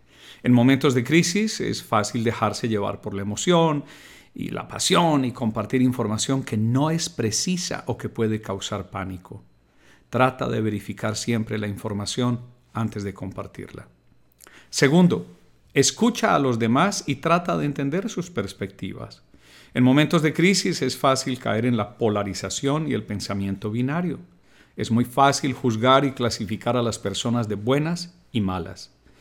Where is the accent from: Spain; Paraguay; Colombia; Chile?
Colombia; born there; Toda mi vida la he vivido en tiempos de guerra. Nací en Colombia, Suramérica, en 1955, en medio de la violencia